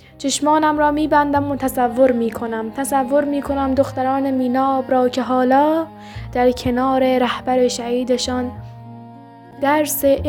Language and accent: Persian; Iran; مهم این است که ما ایرانی هستیم.